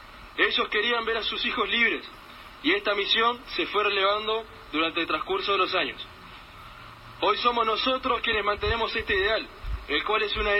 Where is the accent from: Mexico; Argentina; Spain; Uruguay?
Uruguay; Somos uruguayos, personas que de sus orígenes se rehusaron a rendirse